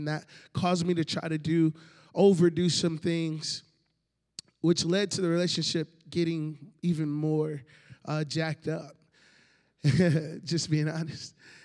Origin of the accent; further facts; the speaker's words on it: Jonesboro, Georgia, United States; I am from Georgia, born and raised south of Atlanta. I see a hand up in the back. She's like, Georgia, yes. And so Jonesboro is the city I was raised in, Riverdale, Jonesboro, Clayton County area.